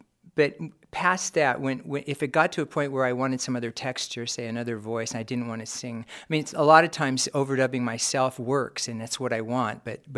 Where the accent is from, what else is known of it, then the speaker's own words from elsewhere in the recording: Sacramento, California, United States; I'm from Sacramento, and that's kind of how that all started.